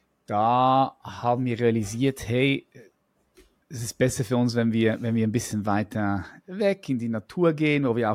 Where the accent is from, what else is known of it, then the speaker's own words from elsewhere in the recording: Zurich, Switzerland; Ja, ich bin aufgewachsen in Zürich. Das ist eine Großstadt hier in der Schweiz. Es ist nicht ultra groß, aber für die Schweizer Verhältnisse schon groß.